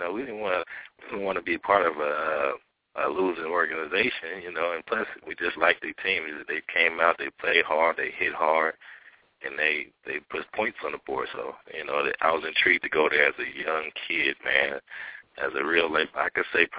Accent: Oakland, California, United States; also born or lived in Baton Rouge, Louisiana; I grew up in Oakland, California, the Bay Area. I was born in Louisiana, Baton Rouge to be exact, and I was raised in Oakland, California, and that's where I began playing ball.

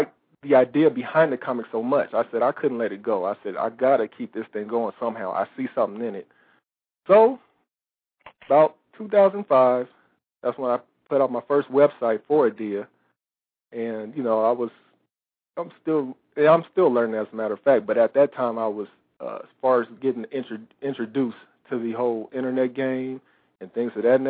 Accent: Pomona, California, United States; also born or lived in Culver City; I was born over there in Culver City. It's close to Los Angeles. That's where I was born, but, you know, I was raised out in Pomona.

